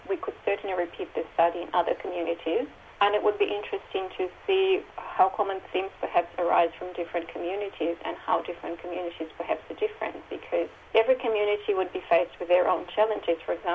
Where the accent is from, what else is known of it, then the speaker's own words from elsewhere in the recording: Belarus; And like you, I actually grew up in Eastern Europe. I grew up in Belarus, in former Soviet Union. I grew up in a small village where I would describe it as a fairly tribal village.